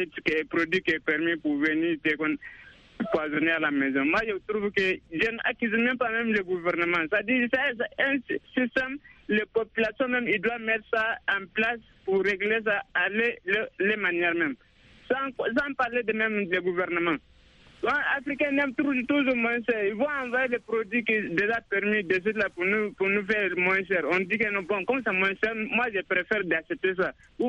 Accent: Gagnoa, Gôh-Djiboua, Côte d’Ivoire; Je suis de Gagnoua.

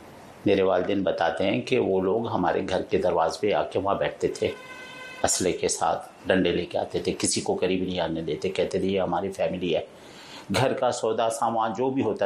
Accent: Pakistan; یعنی کہ ہم پاکستانی ہیں, یہ وطن ہمارا ہے, یہ دیش ہمارا ہے

